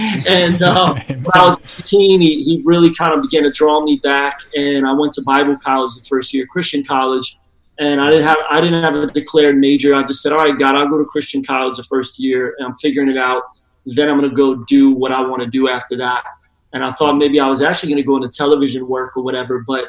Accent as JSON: {"language": "English", "town": "Philadelphia", "region": "Pennsylvania", "country": "United States", "said": "Well, originally I'm from Philly, and so not too far from you guys."}